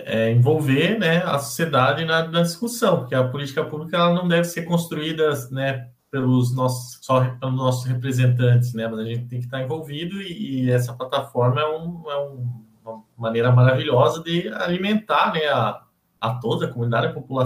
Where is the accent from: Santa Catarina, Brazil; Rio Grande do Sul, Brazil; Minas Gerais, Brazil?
Santa Catarina, Brazil; eu aqui como catarinense já quero também aqui